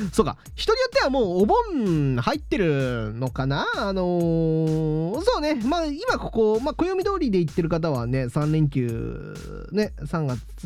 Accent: Hokkaido, Japan; もう北海道から来た僕からするともうぐわってもう気持ち悪いぐらいの暑さで

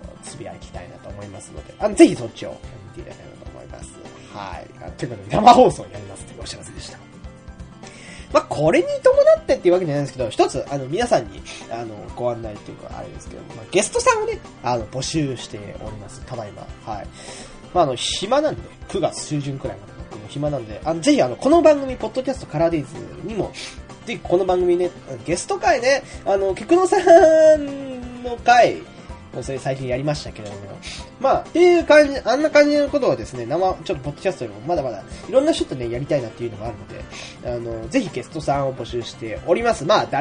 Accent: Sapporo, Hokkaido, Japan; でもうちの実家はなんかあれみたいで、そう。見れないんですよ。札幌に帰らないでも見れないんですよ。

